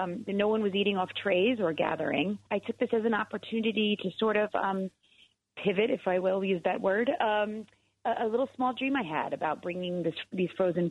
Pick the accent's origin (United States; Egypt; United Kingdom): United States; New York; because I'm such a New Yorker, everything bagel seasoning is everyone's favorite.